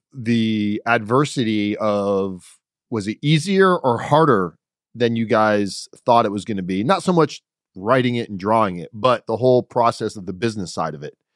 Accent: Florida, United States; I'm from Florida. I know nothing about ducks.

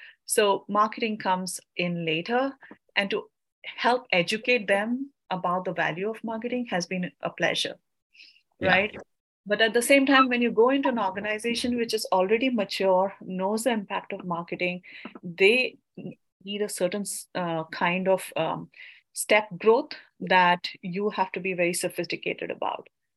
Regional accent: India; moved away as an adult; I came from India

